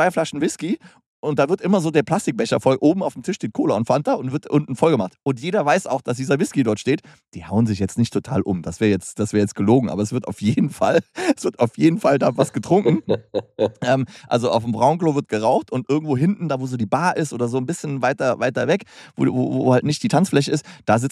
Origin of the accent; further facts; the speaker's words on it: Hürth, North Rhine-Westphalia, Germany; born there; weil ich bin in Hürth geboren